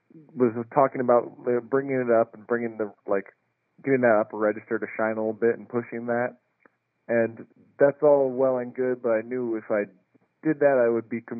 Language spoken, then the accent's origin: English; Lincoln, Nebraska, United States; Yep, I was born in Lincoln and grew up in Lincoln. I did a bunch of different choirs in Lincoln growing up.